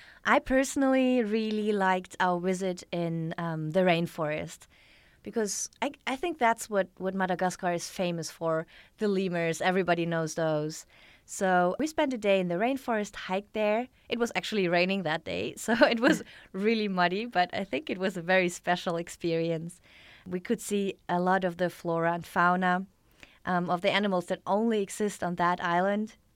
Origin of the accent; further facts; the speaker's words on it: Germany; and I'm originally from Germany.